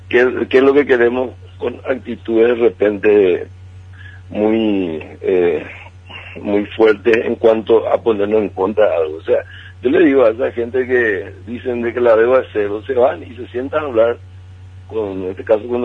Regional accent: Paraguay; Entonces, ¿qué es lo que queremos como paraguayo?

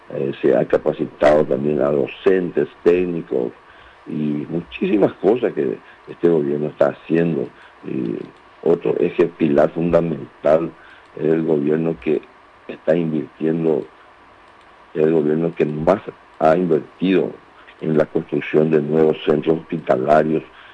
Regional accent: Paraguay; es esencial también que como nación, como paraguayos, también celebremos los logros

